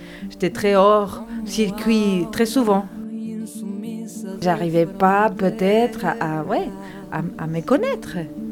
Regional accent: Argentina; moved away; comme quand je suis partie d'Argentine, de prendre cette distance.

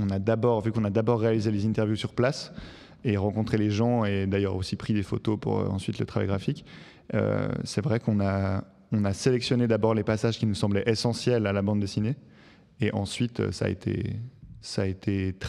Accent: Switzerland; Certaines personnes ne voulaient pas nous parler jusqu'à qu'on dise qu'on est suisse

